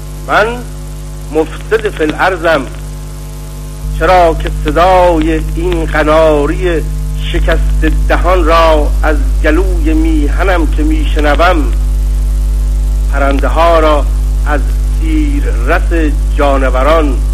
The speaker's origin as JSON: {"language": "Persian", "country": "Iran", "said": "من یک ایرانی هستم"}